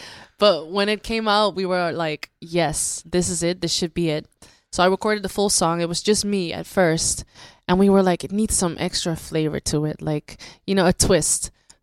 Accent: Amsterdam, North Holland, Netherlands; English is a second language; moved away as an adult; now in United States; Well, as you know, I came all the way from Amsterdam

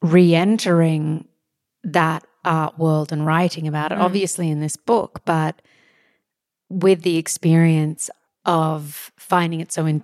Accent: Australia; I'm from Australia.

